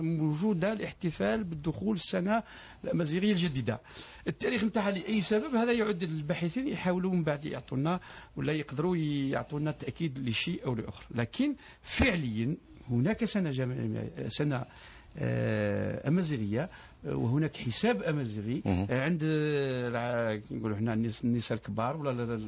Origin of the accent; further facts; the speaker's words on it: Algeria; يعني أنا كباحث ولا كجزائري كمواطن نثمن هذا الشيء